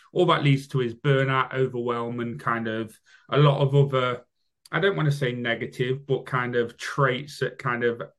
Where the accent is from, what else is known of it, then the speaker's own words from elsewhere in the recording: United Kingdom; I'm British, so we have a night out on the lash